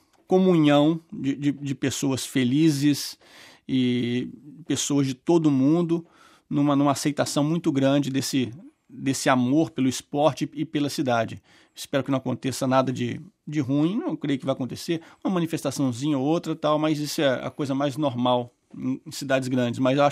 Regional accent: Rio de Janeiro, Brazil; Carioca, nascido em São Cristóvão, comecei a andar de bicicleta no aterro, fazia piquenique na Floresta da Tijuca, já morei na Barra, já morei em Laranjeiras, agora moro no Flamengo

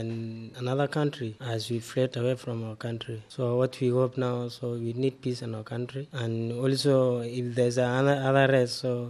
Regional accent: Kakuma, Turkana County, Kenya; English is a second language; I'm from Kakuma refugee camp. So, you know, most of the people in the camp, they are looking after us because we are their seed. We are grow up from Kakuma. We come up from Kakuma.

